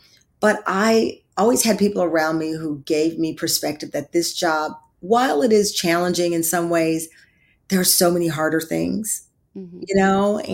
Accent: Texas, United States; I grew up in Texas, I think, as you know

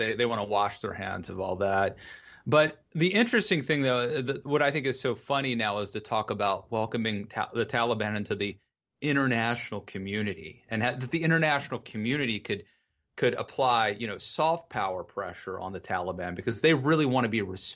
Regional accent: United States; and I'm an American, and I try to learn about these things

